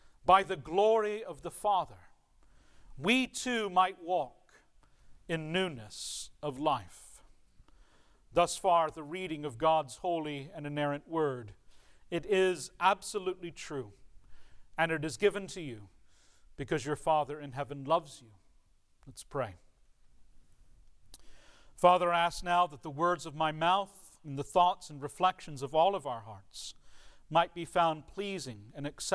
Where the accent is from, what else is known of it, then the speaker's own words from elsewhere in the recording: Richmond, Virginia, United States; born there; I was born in Richmond, Virginia, in the year 1980.